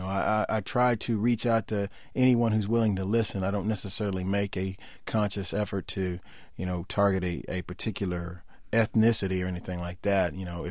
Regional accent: Fort Worth, Texas, United States; also born or lived in Dallas; Well, I spent my childhood in Fort Worth and then my teen years and high school years in Dallas, Texas.

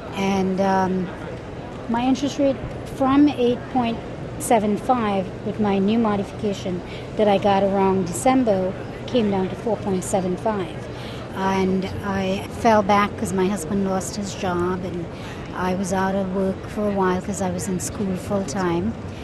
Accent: New York, United States; I'm from Long Island, New York.

